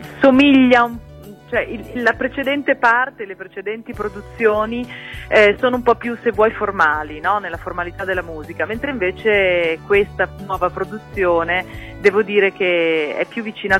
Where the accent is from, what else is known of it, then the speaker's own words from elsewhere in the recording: Iran; now in Genoa, Italy; Sono cresciuta in Iran e poi insomma abbiamo sempre seguito papà nelle trasferte